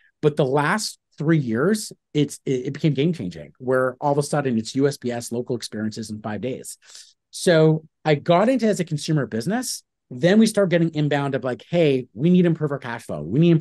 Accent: Toronto, Ontario, Canada; I'm from Toronto, Canada.

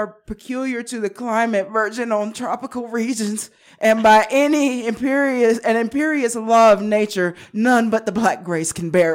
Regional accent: Washington, District of Columbia, United States; I'm from Washington, D.C.

